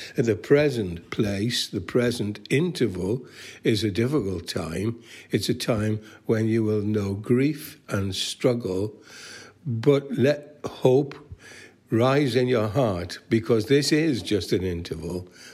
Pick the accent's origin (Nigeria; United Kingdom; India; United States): United Kingdom; North East England; born there; Well, I was born in the northeast of England, and the day that I was born, there was snow on the ground 3 feet deep.